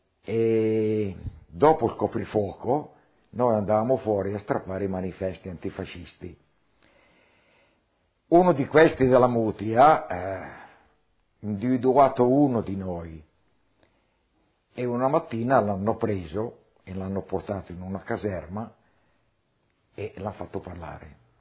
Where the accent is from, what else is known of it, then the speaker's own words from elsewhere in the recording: Cernusco sul Naviglio, Lombardy, Italy; born there; Sono nato a Cernusco sul Naviglio il 2/5/1926.